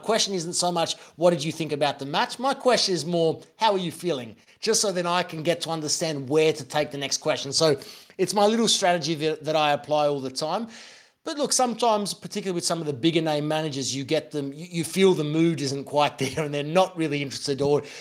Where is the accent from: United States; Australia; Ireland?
Australia; Growing up in Australia, we're on the other side of the world from all of this